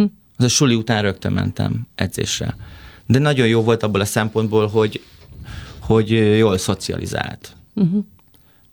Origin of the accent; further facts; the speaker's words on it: Esztergom, Komárom-Esztergom, Hungary; amikor 7 évesen beirattak a szüleim az esztergomi, mert hogy esztergomban születtem, az esztergomi jazz balettre